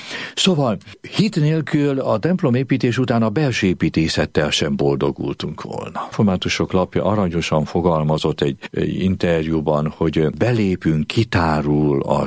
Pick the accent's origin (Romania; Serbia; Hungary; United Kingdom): Romania; Transylvania; nekem, mint erdélyi székely embernek különösképpen szívemhez mindig közel álló volt